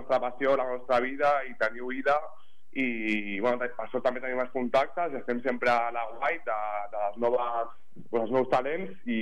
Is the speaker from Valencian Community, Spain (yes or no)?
no; Barcelona, Catalonia, Spain; jo soc de Zona Franca